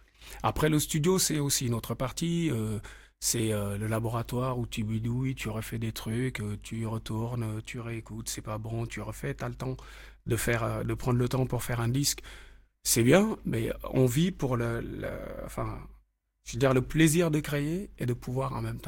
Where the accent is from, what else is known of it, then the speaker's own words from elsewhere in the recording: Dakar, Senegal; Moi, j'ai grandi à Dakar, au Sénégal, donc c'est l'Afrique de l'Ouest.